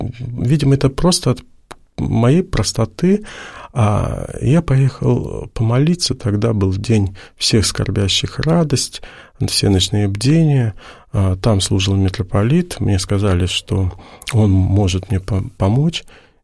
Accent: Naberezhnye Chelny, Tatarstan, Russia; born there; я же родился на Принчелнах, это же, да, был тогда, угу, один из самых криминальных городов.

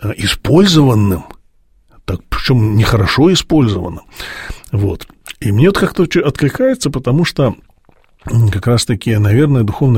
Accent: Kislovodsk, Stavropol Krai, Russia; also born or lived in Almaty, Kazakhstan; я родился в Алма-Ате, большую часть жизни прожил в Кисловодске, но мы постоянно ездили туда-обратно, а в Алма-Ате у нас была квартира, обычная хрущевка на первом этаже.

